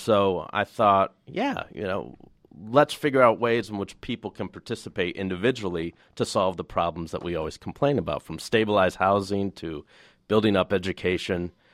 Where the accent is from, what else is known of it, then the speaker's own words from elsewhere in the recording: Flint, Michigan, United States; I've seen them physically growing up in Flint, Michigan, when we don't address the real issues.